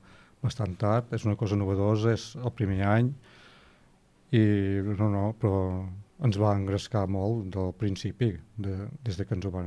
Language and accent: Catalan; Torroella de Montgrí, Catalonia, Spain; Jo sóc de Torroella, sóc fill d'un mas d'en Cap a la Gola